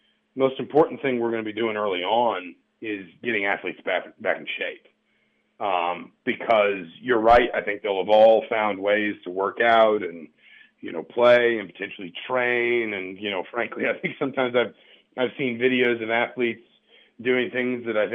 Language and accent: English; Atlanta, Georgia, United States; I grew up in Atlanta.